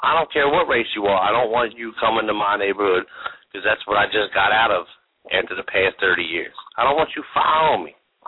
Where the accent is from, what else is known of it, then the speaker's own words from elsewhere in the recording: Philadelphia, Pennsylvania, United States; I'm from North Philly, okay? North Philadelphia.